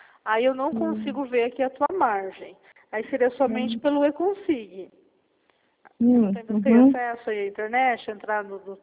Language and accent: Portuguese; Ponta Porã, Mato Grosso do Sul, Brazil; Eu sou de Ponta Porã